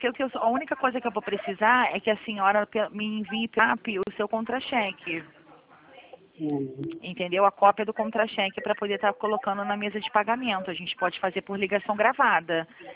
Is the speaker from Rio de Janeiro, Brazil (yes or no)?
yes; Rio de Janeiro, Brazil; eu sou do centro do Rio.